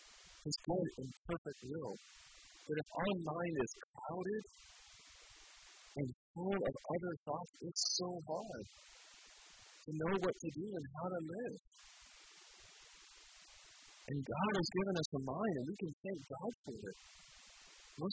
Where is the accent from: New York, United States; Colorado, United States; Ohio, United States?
Colorado, United States; I grew up in Colorado, and that's why I don't have the southern accent.